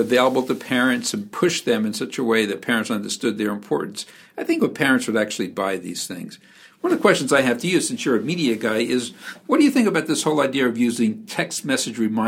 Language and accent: English; New York, United States; Well, I grew up in New York City, went to the beach every summer